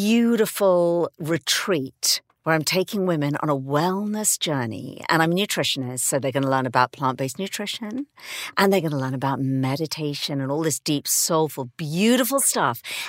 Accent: England, United Kingdom; Okay, so I am from England. Yes. Obviously, the south of England.

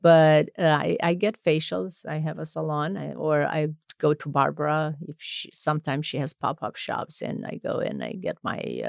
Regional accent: Romania; So growing up in Romania

